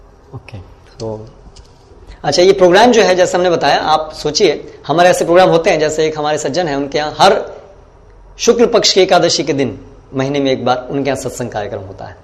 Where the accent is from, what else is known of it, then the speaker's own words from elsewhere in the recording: Delhi, India; 10th हाँ जी मैं दिल्ली जा रहा हूँ, वहाँ भी ऐसे ही भगवद गीता सेमिनार है, मेरे होम टाउन में ही है